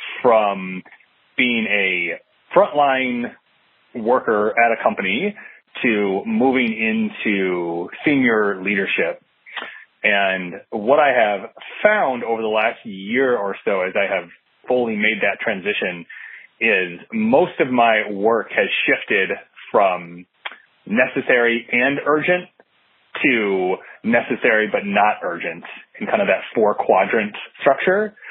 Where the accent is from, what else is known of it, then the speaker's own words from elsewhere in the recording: Arlington, Virginia, United States; I'm from Arlington, Virginia.